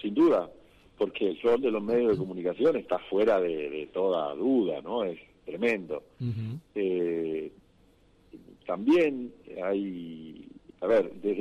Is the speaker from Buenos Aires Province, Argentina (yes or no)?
no; Goya, Corrientes, Argentina; cuando empezaba allá en mi ciudad de Goya